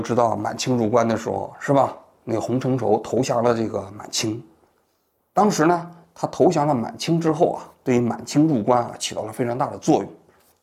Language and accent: Chinese; China; 我们是中国人，中国文化就是我们的精神遗产